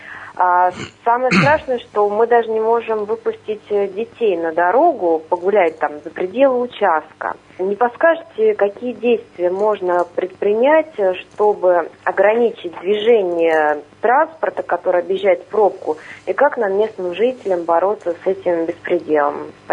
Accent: Safonovo, Russia; Я коренной житель деревни Сафоново и проживаю на улице Раменская.

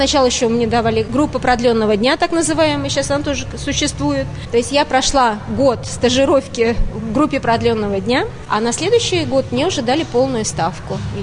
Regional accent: Peski, Moscow Oblast, Russia; Я родилась в Коломенском районе, в поселке Пески, в 1967 году.

